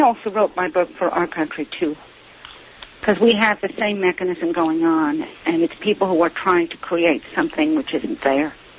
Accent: New York City, New York, United States; well, you know, if you are a New Yorker, and I'm a New Yorker, when you walk down the street

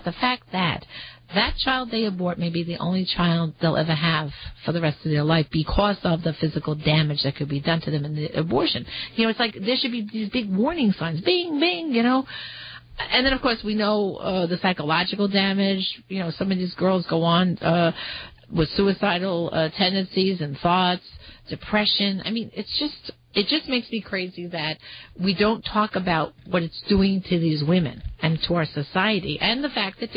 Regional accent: Metuchen, New Jersey, United States; live in New Jersey now, but I work in Staten Island where our office is. And it was amazing. Like, my hometown, I mean, it was great. Metuchen cleared right away, you know.

